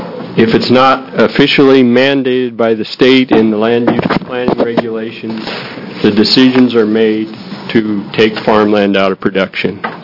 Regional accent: Oregon, United States; I'm a farmer from Hood River County. My wife and I raise apples.

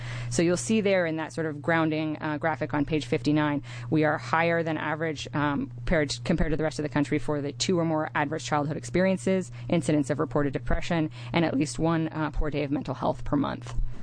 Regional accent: Ashland, Oregon, United States; now in Portland, United States; and we know I'm from Southern Oregon. I was born and raised in Ashland, and now I live in Portland

